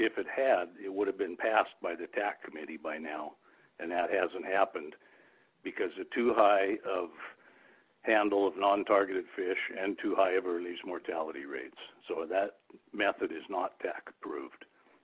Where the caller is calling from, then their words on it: Astoria, Oregon, United States; I'm calling you from Astoria.